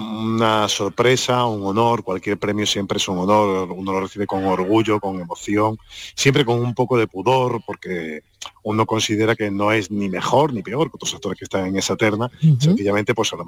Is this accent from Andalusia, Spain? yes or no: yes; Algeciras, Andalusia, Spain; yo no me he criado en el campo, yo soy de Algeciras, pero no me he criado en el campo